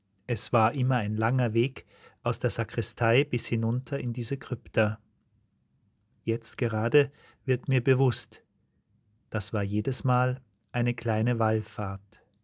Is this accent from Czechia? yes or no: no; Saarland, Germany; im Saarland, meiner Heimat nahe der französischen Grenze